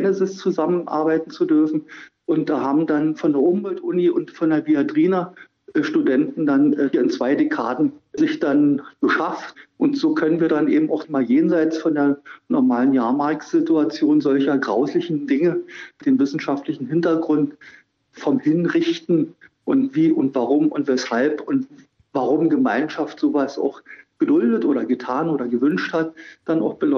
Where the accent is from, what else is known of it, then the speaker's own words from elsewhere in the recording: Wiesenburg, Brandenburg, Germany; Wir hatten da auch in meinem Heimatdorf hier in Wiesenburg jemanden